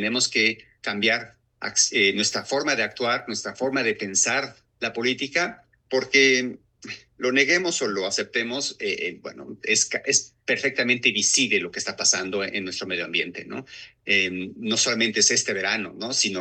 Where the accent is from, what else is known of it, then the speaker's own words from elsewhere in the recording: Puebla, Mexico; el volcán Popocatépetl, que está ubicado muy cerca de la ciudad donde yo crecí, en Puebla